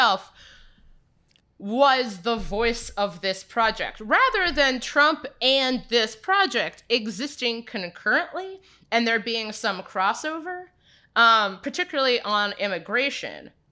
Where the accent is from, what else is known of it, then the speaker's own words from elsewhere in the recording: Cincinnati, Ohio, United States; and then I grew up in Cincinnati, which is, Middletown is like a suburb-ish of Cincinnati.